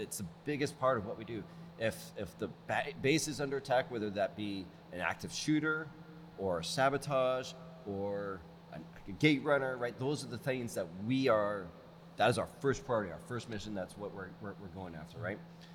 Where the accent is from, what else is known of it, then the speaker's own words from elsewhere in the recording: Oklahoma City, Oklahoma, United States; born there; I was born in Oklahoma City many, many years ago. Only lived here for about a year, but I called myself an Okie for a long time because I was that proud of it at the time.